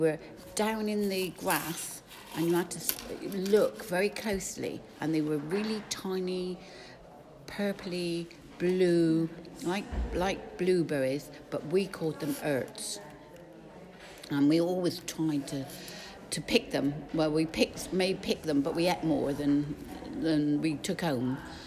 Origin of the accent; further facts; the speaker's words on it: Pool, South West England, United Kingdom; I was born in Poole, which is in between Camborne and Redruth. And there I was born at Pumpfield Row, which is right in the middle of Poole.